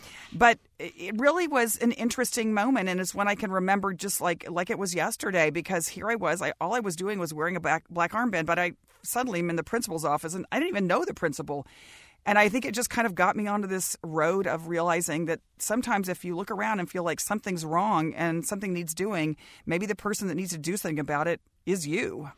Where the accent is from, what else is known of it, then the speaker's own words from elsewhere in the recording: Dallas, Texas, United States; Well, Frank, I grew up in Dallas, Texas. And as you said earlier, you know, my dad was a civil rights attorney.